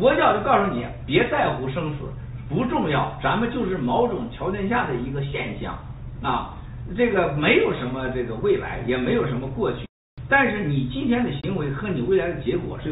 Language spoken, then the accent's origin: Chinese; Panshi, Jilin, China; 我出生的地方是吉林磐石，磐石和华电是县辖县，非常近。